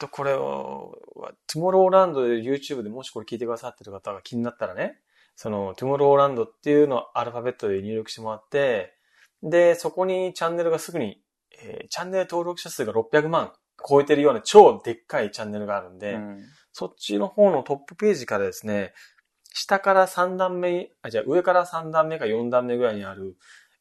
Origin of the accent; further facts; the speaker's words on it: Okinawa, Japan; でも、うちの地元の方って、その沖縄ってすごい未だにまだ空は綺麗なんで、割とこう真っ青な空ってまだ見れるんですよ